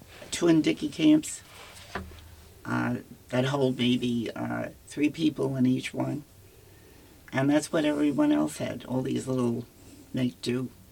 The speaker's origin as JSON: {"language": "English", "town": "New York City", "region": "New York", "country": "United States", "tie": "born there", "said": "I was born in the Bronx, New York."}